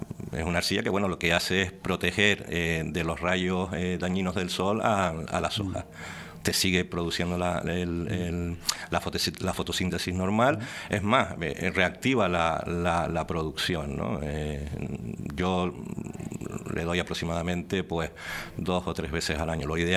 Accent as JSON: {"language": "Spanish", "region": "Canary Islands", "country": "Spain", "said": "tenemos que estar orgullosos como canarios de que tenemos un café espectacular para exportarlo a toda Europa"}